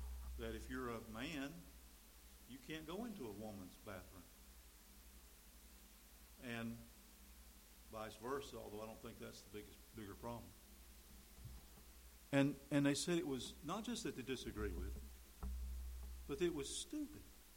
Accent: North Carolina, United States; when my home state of North Carolina was not allowed by the mighty NCAA of hosting any tournament games

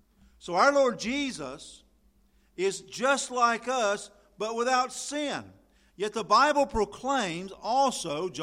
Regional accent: Tryon, United States; born there; I'm from Orangeburg. But I'm not from Orangeburg. I'm from Tryon. If you want to get down to the start of it, that's where I was born.

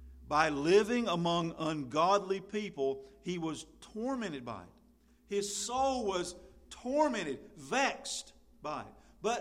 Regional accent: the South, United States; accent: southern; When I moved to Minnesota, I lost my southern accent to a degree.

